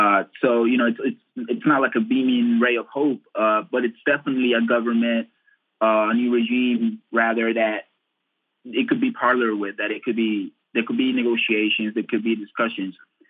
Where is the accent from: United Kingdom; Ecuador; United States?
Ecuador; Puerto Viejo, Manabí; which is about 30 minutes away from my hometown of Puerto Viejo